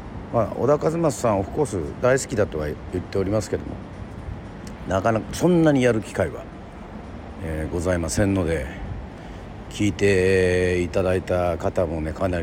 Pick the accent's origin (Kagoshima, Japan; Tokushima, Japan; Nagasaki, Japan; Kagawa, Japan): Kagoshima, Japan; Yoron; まあ私は与論出身ですけど